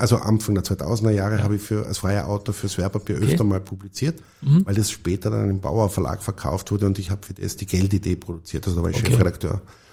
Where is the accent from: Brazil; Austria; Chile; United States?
Austria; Tyrol; also ich bin in Tirol aufgewachsen